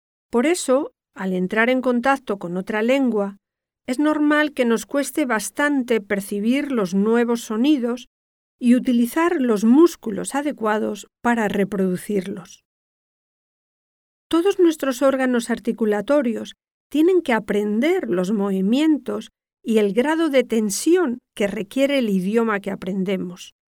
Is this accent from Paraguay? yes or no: no; Spain; Yo, muy orgullosa, le dije que no, que era española